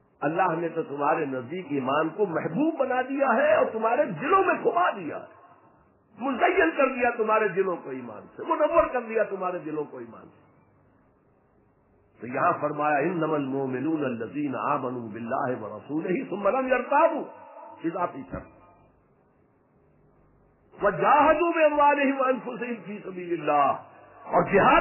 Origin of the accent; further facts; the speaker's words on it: Hisar, Haryana, India; born there; میں کیونکہ ہریانہ میں پیدا ہوا تھا حصار میں, تو وہاں کی جو مقامی بولی تھی اس کی کچھ چیزیں یاد ہیں.